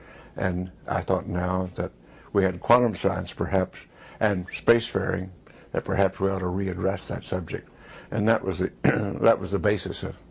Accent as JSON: {"language": "English", "town": "Roswell", "region": "New Mexico", "country": "United States", "tie": "born or raised there"}